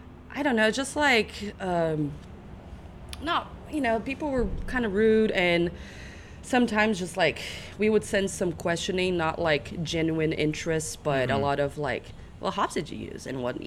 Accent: Brazil; accent: Brazilian; English is a second language; I am from Brazil, hence the accent.

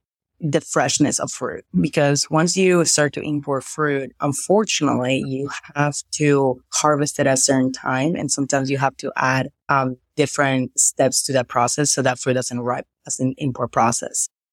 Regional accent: Lima, Peru; So I grew up in Lima, the capital, right on the coast.

